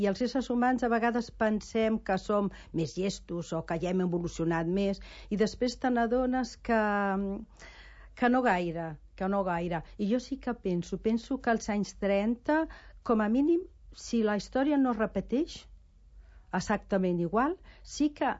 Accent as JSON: {"language": "Catalan", "region": "Castile and León", "country": "Spain", "tie": "born there", "also_born_or_lived": "Catalonia", "said": "els meus avantpassats són tots del Bierzo, i a mi també vaig néixer al Bierzo, i cada any hi vaig, com a mínim una vegada"}